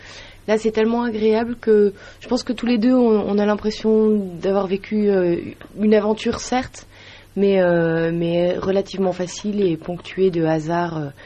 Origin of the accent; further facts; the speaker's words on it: Lille, Hauts-de-France, France; Je suis lilloise, oui. Je suis née à Lille et j'ai fait toutes mes études jusqu'à mes 20 ans.